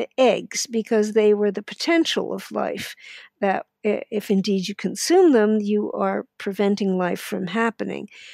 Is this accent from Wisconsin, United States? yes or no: no; New York City, New York, United States; I grew up in New York City and always expected to drink my milk